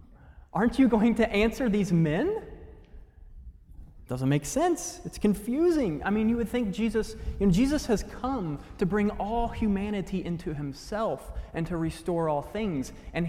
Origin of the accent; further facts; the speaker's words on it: Indiana, United States; My wife grew up in Wheaton, and I grew up in Indiana.